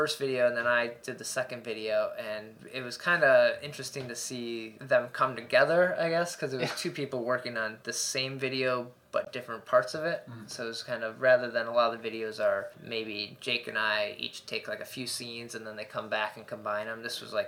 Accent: United States; And so as an American who does everything online, orders tickets, books flights, travels

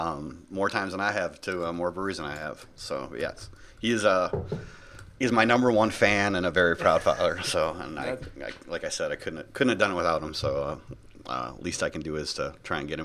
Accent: Libertyville, Illinois, United States; and I grew up in Libertyville. So I was already kind of hanging out there.

